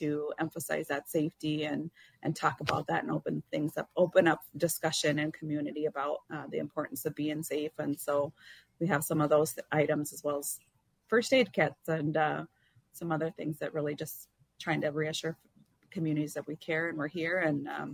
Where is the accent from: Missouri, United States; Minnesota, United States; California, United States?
Minnesota, United States; Saint Paul; I'm going to be back in my hometown on the west side of St. Paul